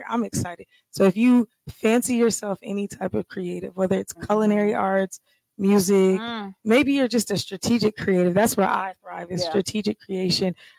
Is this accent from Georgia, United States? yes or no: yes; Atlanta, Georgia, United States; I'm from the South side. So I just love all of Atlanta except for the North side.